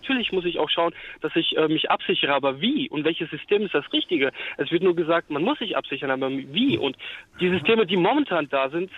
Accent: Hesse, Germany; Nicht nur bei uns in Hessen, sondern auch EU-weit.

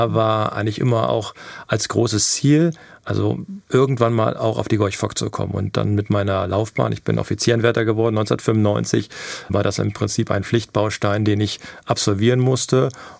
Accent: Hesse, Germany; Und ich komme ja nun aus Nordhessen und in den 80er Jahren muss das dann halt gewesen sein

